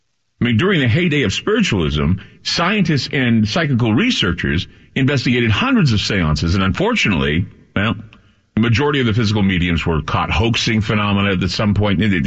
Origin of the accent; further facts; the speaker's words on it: Utah, United States; the newspapers that I had in my home state of Utah